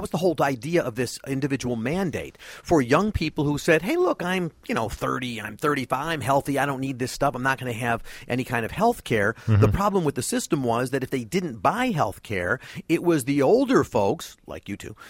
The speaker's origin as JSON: {"language": "English", "country": "United States", "said": "it really makes you feel terrible as an American if we're all doing what they said we were doing."}